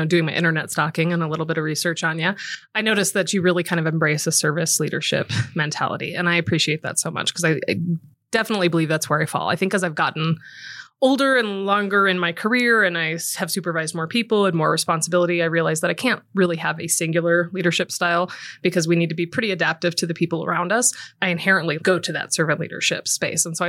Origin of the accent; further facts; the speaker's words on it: Los Angeles, California, United States; I grew up in Los Angeles. So went from Los Angeles, went to college in San Diego.